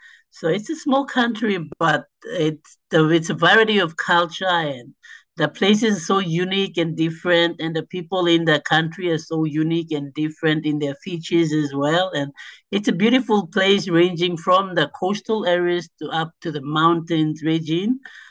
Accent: Solomon Islands; English is a second language; growing up in Henga province, it was like a more male-dominated place where I come from up in the islands.

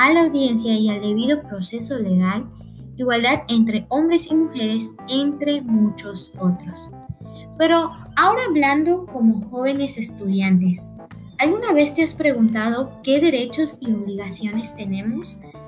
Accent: Mexico; Es importante como ciudadanos mexicanos y en general como personas que conozcamos nuestros derechos

